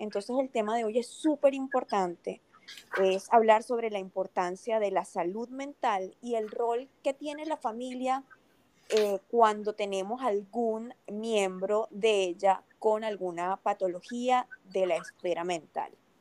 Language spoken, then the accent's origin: Spanish; Venezuela; now in United States; yo soy médico venezolana y además de eso me certifiqué acá en los Estados Unidos